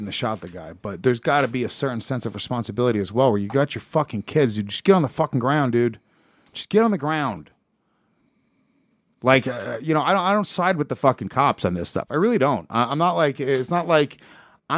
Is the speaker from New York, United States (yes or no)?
yes; Haverstraw, New York, United States; Literally, I grew up in Haverstraw, New York. Every Puerto Rican said my nigga. Every single one.